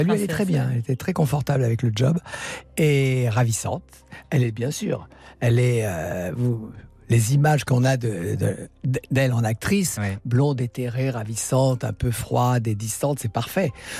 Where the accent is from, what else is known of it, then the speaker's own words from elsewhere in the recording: France; je suis français.